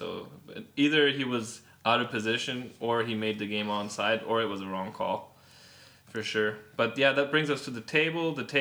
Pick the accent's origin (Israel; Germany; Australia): Germany; Baden-Württemberg; Well, Steffi Graf is actually from my hometown, and Boris Becker is only a couple minutes away.